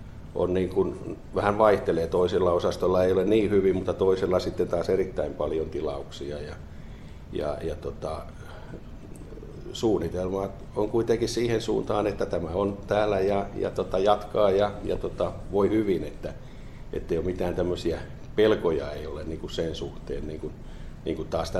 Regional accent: Kihniö, Pirkanmaa, Finland; olen Kihniöltä kotoisin ja sinällään tämä alue on niin kuin sinällään niin kuin tuttua

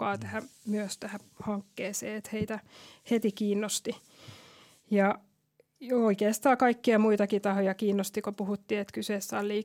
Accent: Tampere, Pirkanmaa, Finland; Ja koska ollaan tamperelaisia ja nähdään, että

